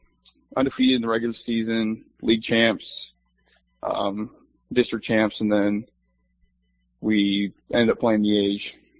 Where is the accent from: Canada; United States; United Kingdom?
United States; Lewisburg, Kansas; So I'm from Lewisburg, Kansas.